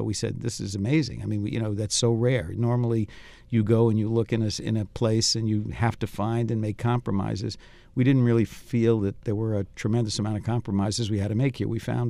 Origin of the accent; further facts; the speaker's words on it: New York, United States; So I've had a lot of experience in New York, and I'm from New York. So it's great to come back home.